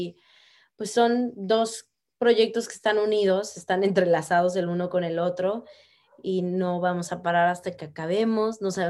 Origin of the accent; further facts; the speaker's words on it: Veracruz, Mexico; Amo mi tierra, Veracruz. Lleno de pájaros, de lluvia, neblina, todo.